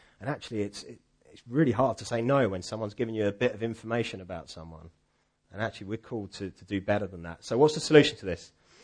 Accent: United Kingdom; because we're predominantly British and we have sort of these British attitudes

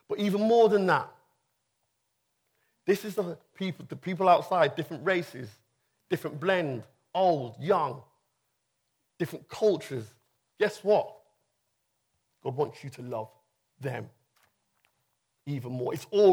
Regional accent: Liverpool, North West England, United Kingdom; moved away; I come from Liverpool, and I was brought up in a Christian family, and then 30 years ago, I moved down here.

